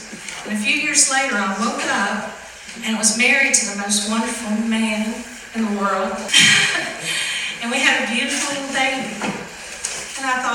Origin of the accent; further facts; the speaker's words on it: Pickens, South Carolina, United States; I grew up in Pickens, and I was in a little country church called Calvary Baptist Church.